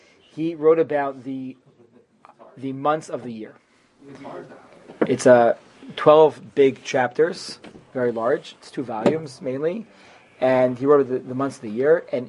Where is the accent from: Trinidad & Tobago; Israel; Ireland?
Israel; Tel Aviv, Tel Aviv District; I grew up in Tel Aviv. So, suburb of Tel Aviv, right?